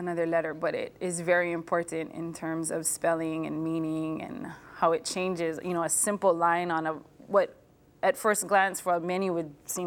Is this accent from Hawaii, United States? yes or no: yes; Hilo, Hawaii, United States; Well, you know, initially although I grew up in Hilo, went to a small Catholic school there, I did apply and get accepted to Kamehameha, and so went there as a freshman.